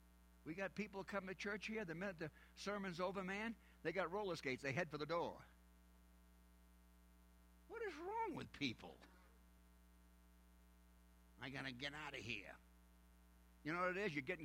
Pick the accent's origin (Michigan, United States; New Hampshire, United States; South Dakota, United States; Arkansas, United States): New Hampshire, United States; Well, I talk funny. I'm from New Hampshire.